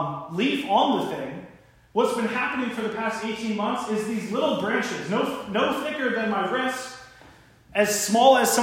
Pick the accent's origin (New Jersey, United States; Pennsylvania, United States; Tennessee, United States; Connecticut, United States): New Jersey, United States; Ocean City; I'm from Ocean City, New Jersey, a small town down at the shore in South Jersey.